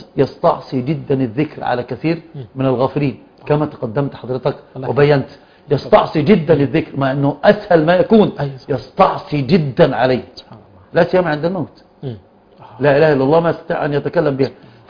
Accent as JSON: {"language": "Arabic", "town": "Alexandria", "region": "Alexandria Governorate", "country": "Egypt", "said": "أنا من الإسكندرية. أركب قطار أبي قير."}